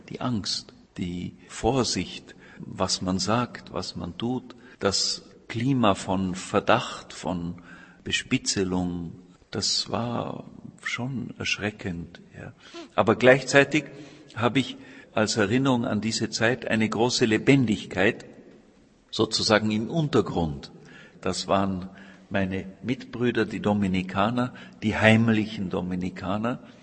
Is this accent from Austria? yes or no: yes; Austria; also born or lived in Czech Republic; Die Beziehung zur Tschechischen Republik ist die, dass es meine Heimat ist. Freilich bin ich nicht sehr alt geworden in dieser Heimat. Ich war 9 Monate alt, als wir nach Österreich gegangen sind.